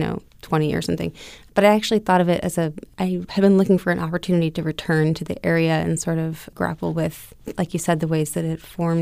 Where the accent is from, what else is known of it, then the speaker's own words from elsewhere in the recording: Largo, Florida, United States; also born or lived in Clearwater; Largo. I was born in Clearwater, raised in Largo.